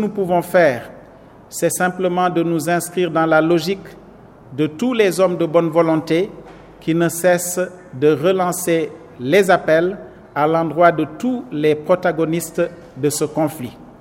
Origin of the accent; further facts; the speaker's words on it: Senegal; Nous sommes meurtris en tant que Sénégalais, mais surtout en tant que croyants et de surcroît en tant que prêtres